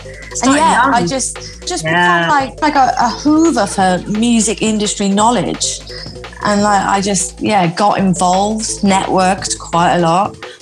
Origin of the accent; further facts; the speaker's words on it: Wales, United Kingdom; I grew up in South Wales in the valleys where there was like one nightclub and playing like chart hits.